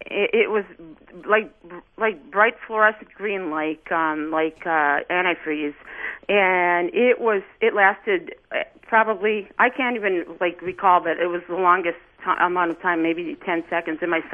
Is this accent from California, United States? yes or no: no; Marquette, Michigan, United States; now in Brown Deer, United States; I grew up in Marquette, Michigan, and I used to take my sleeping bag across the street to the beach and watch the northern lights.